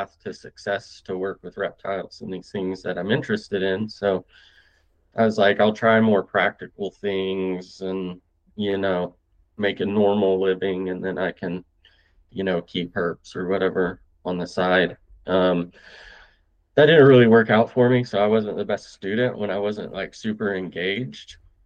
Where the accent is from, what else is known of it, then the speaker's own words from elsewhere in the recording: Texas, United States; I was raised in the Texas Panhandle, not many sharks up there.